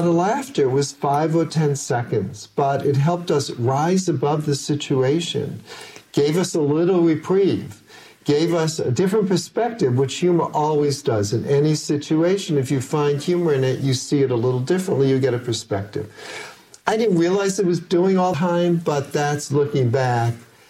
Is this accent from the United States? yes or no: yes; East Coast, United States; born there; now in San Francisco, United States; I was born on the East Coast.